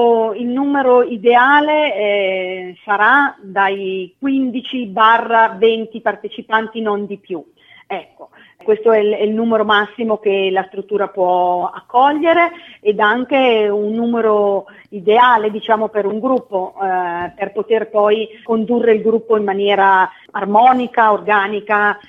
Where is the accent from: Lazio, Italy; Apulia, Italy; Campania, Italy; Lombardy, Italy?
Lombardy, Italy; Io vengo nata e cresciuta in Valle Camonica, magari qualcuno degli ascoltatori la conoscerà anche come Valle dei Segni.